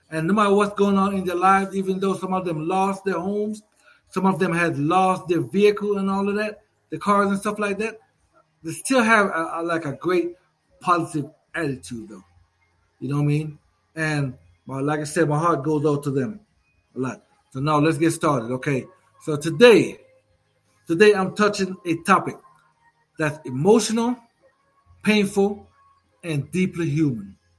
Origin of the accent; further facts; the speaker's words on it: Jamaica; born there; because I was born in Jamaica